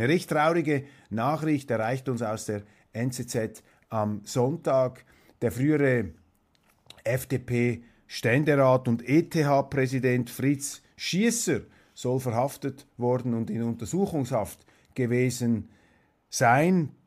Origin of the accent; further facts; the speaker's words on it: Switzerland; Wir sagen bei Weltwoche Daily, hören wir doch auf als Schweizer. Wir haben ja sowieso keine Vorstellung davon, was es heißt, so ein großes Land zu führen.